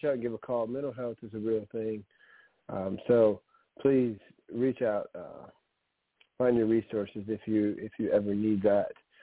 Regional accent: New Orleans, Louisiana, United States; also born or lived in Mississippi, United States / Tennessee, United States; I grew up in the South, represent Louisiana and New Orleans. Mississippi as well.

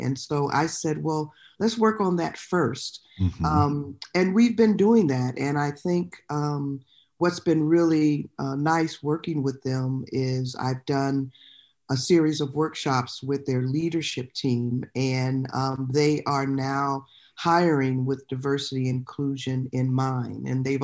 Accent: Glendale, Ohio, United States; I grew up in a place called Glendale, Ohio, which is about 15 miles from downtown Cincinnati. And I'm African American.

